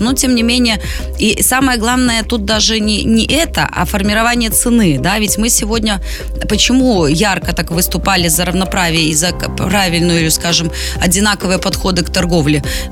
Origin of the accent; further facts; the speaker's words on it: Belarus; невзирая на то, что мы вроде белорусы, толерантные, спокойные.